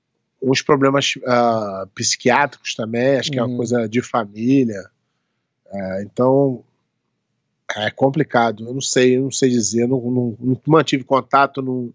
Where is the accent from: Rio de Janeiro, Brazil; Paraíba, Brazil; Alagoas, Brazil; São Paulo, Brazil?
Rio de Janeiro, Brazil; porra, eu sou brasileiro do Rio de Janeiro, não vou cair nessa, não.